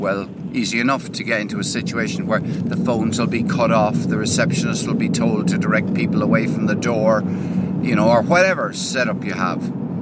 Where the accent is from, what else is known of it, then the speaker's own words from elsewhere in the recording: Limerick, Munster, Ireland; born there; now in Cork, Ireland; I'm on the road to Limerick from Cork. I live in Cork. I was born in Limerick. So today is a homecoming.